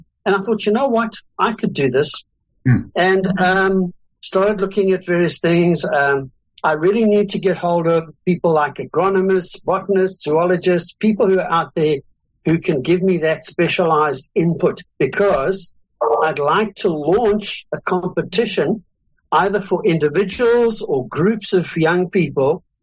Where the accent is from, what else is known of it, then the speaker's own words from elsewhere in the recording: South Africa; also born or lived in Zambia; I was born in Zambia a long while ago. My parents left Zambia in 1967 and moved to South Africa, where I completed my high school education